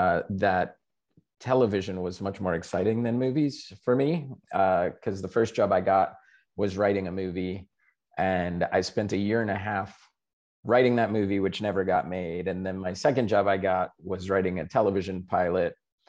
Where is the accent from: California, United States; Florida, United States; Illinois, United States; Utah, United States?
Florida, United States; Hello. I'm from Florida originally. Grew up there, went to undergrad there